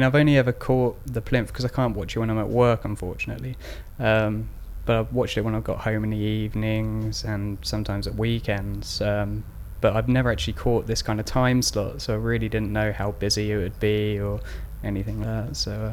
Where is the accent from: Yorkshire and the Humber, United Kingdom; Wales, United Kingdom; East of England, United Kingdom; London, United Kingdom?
East of England, United Kingdom; Cambridge; now in Staines, United Kingdom; I'm originally from Cambridge. My date of birth is 4th of September 1983. I'm currently living in Staines.